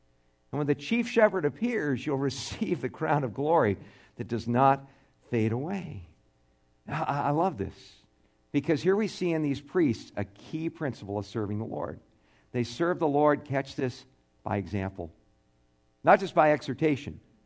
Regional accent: Tucson, Arizona, United States

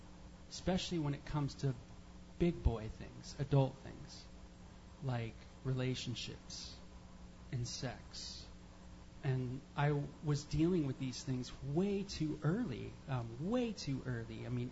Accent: North Hollywood, California, United States; I'm from North Hollywood, from the valley where pornography is an industry.

